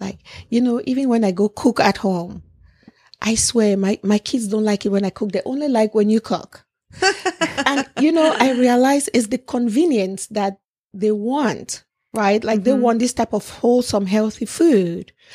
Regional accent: Nigeria; also born or lived in Cameroon / Canada; now in United States; So I grew up partly in Nigeria and in Cameroon. Mm-hmm. Then I went to college in Canada and then moved to the United States for college and later on moved to Atlanta.

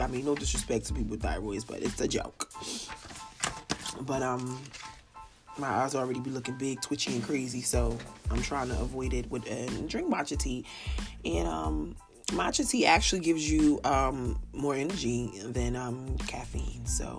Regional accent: New Jersey, United States; Did not know. We're from New Jersey. We drive.

